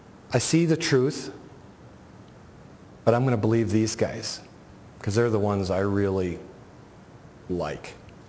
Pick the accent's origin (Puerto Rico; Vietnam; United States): Vietnam; South Vietnam; I'm from South Vietnam.